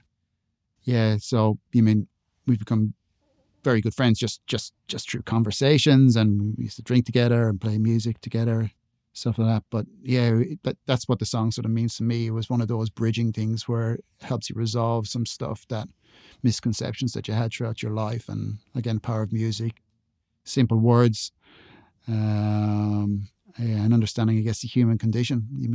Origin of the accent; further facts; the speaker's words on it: Ireland; I'm Irish and I'm from the Republic, so the south of Ireland